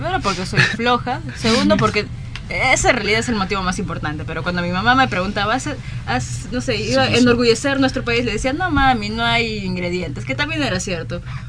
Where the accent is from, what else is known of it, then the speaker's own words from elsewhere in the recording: Moyobamba, San Martín, Peru; now in Lima, Peru; yo me mudé, yo soy de Moyobamba, entonces me mudé a Lima a vivir sola